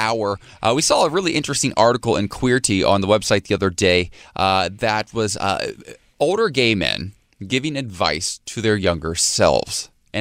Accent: Ohio, United States; I'm from Ohio.

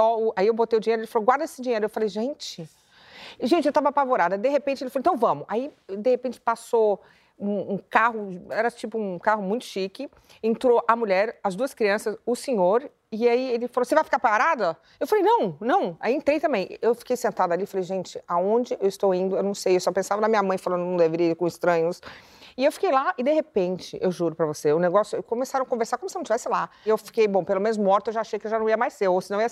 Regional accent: Brazil; Porque acho que a gente é brasileiro, sei lá, quer entender do coelho, né?

